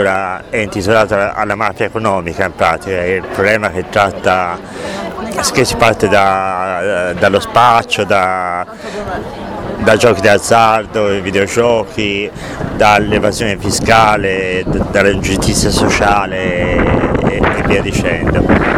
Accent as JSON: {"language": "Italian", "region": "Tuscany", "country": "Italy", "said": "io vengo dalla Toscana"}